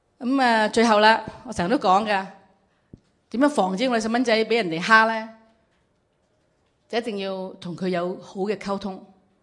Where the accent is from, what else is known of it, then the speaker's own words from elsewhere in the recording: China; 我哋中国人好注重才子啊、状元啊，好巴闭嘅。哇，你状元好巴闭。呢度北美洲社会咧。